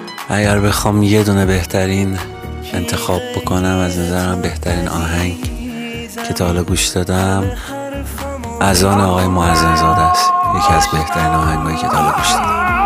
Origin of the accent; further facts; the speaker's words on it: Isfahan, Iran; born there; زادگاهم، شهر خاطره های رنگ و رنگ.